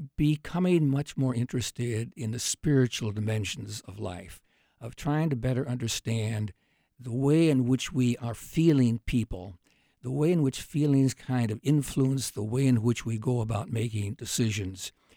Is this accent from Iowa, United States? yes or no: yes; Clarion, Iowa, United States; I grew up in Clarion, Iowa, small rural town where you knew just about everybody and everybody knew you.